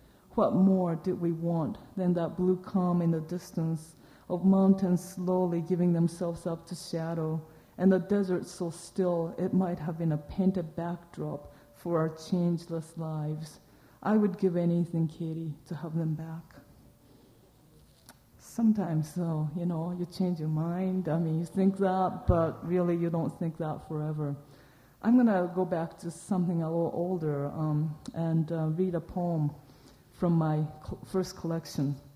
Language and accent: English; Kobe, Hyogo, Japan; English is a second language; And when I grew up in Kobe, nobody in Kobe thought that there would ever be an earthquake in Kobe.